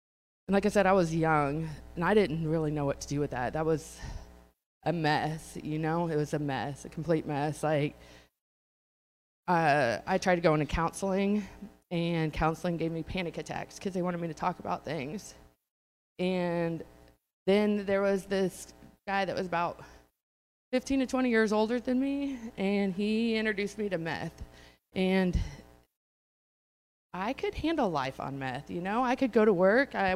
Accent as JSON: {"language": "English", "town": "Solomon", "country": "United States", "tie": "born or raised there", "said": "I grew up in Solomon"}